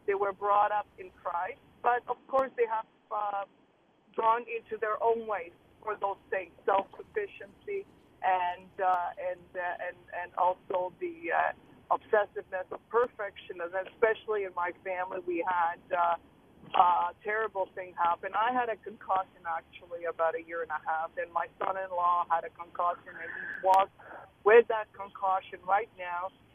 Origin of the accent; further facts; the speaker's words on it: Poland; now in United States; I come from Poland